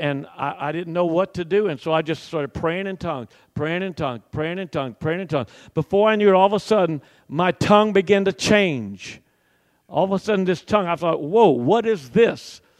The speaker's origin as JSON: {"language": "English", "town": "Jacksonville", "region": "Florida", "country": "United States", "said": "And I went, I'm from Jacksonville, Florida."}